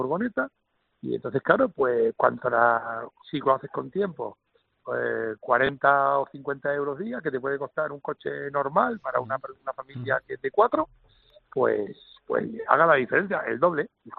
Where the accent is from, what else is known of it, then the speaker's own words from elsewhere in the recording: Canary Islands, Spain; y nosotros como canarios tenemos un 75%.